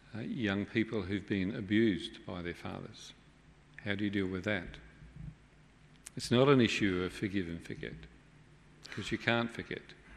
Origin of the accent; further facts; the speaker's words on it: England, United Kingdom; now in Australia; But the reality is that when we came out from England as 10-pound Poms, life was very difficult.